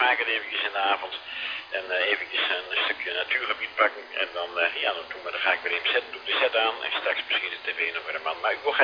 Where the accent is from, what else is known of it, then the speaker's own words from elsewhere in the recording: Hilversum, North Holland, Netherlands; born there; now in Dedemsvaart, Netherlands; Ik kom uit Denemsvaart, dat is mijn vaste QTA. We staan aan het Zuid-Laardermeer en ik ben geboren in Hilversum, dus ik heb al wat stukjes van Nederland gezien, een tijdje in Noord-Holland gewoond, ja, geboren ook in Noord-Holland dan Hilversum.